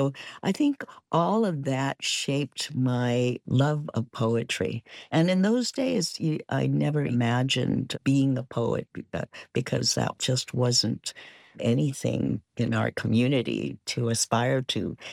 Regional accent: San Francisco, California, United States; Growing up in North Beach, Chinatown, I had the best of many worlds.

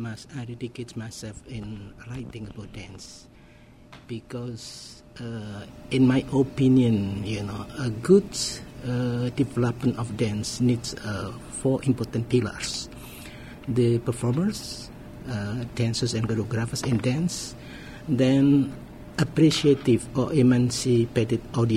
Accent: Indonesia; English is a second language; I was a dancer. I'm from Indonesia.

